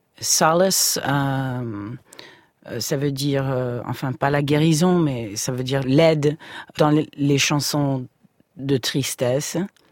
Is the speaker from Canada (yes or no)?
no; Brooklyn, New York, United States; also born or lived in Georgia; now in Paris, France; Oui, j'ai grandi à Brooklyn plutôt, et puis après, je suis arrivée en France avec ma mère, d'abord en banlieue et puis à Paris.